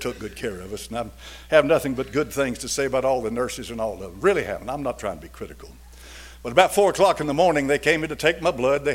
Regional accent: Knoxville, Tennessee, United States; Now, I was born in Knoxville, Tennessee, and raised here in 1946. And when I was a boy, packs of dogs used to run through the streets of Knoxville.

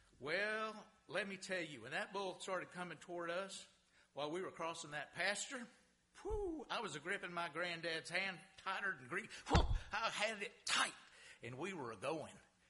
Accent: Texas, United States; When I was a little boy, growing up in Texas, I was a little boy, and my granddad, he'd take me fishing with him with a cane pole to a big tank, big water hole on his farm

